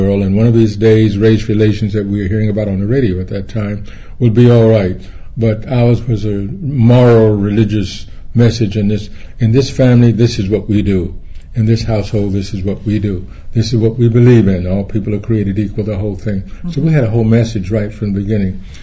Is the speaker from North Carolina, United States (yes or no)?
yes; Tryon, North Carolina, United States; Yeah, my little town, Tryon, North Carolina, was known as a resort for Northerners.